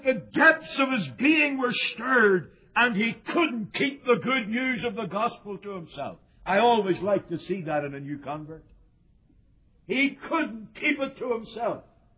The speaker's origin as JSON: {"language": "English", "country": "Ireland", "said": "and as an Irishman I appreciate this"}